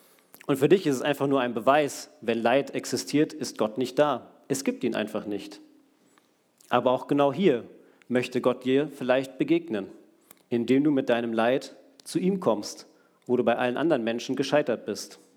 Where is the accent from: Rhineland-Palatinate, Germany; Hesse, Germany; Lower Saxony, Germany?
Hesse, Germany; Rimbach; Ich habe meine Heimat Rimbach wirklich geliebt. Aber wir mussten umziehen und als Kind muss man einfach mit umziehen. Ich konnte nicht dort bleiben. Also kamen wir in Lauterbach an.